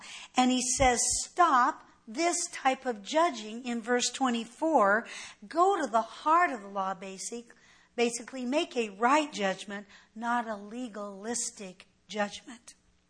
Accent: California, United States; also born or lived in Colorado; Well, you know, right now, I'm from California, but I wasn't born in California. I was born in Colorado.

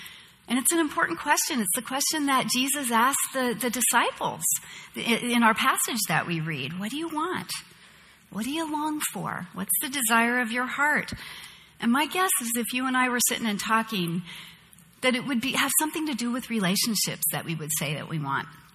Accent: San Jose, California, United States; I was born and raised here in Silicon Valley. I grew up riding my bike through the orchards of San Jose when San Jose had orchards

